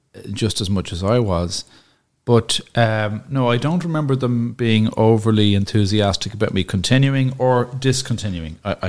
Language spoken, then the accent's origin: English; Dublin, Leinster, Ireland; I grew up in Dublin, but okay. I would have spent most of my summers in Achill. Terranure is where I was born. Went to school, national school in Terranure. Then I went to secondary school in Rathmines, St. Mary's College, Rathmines.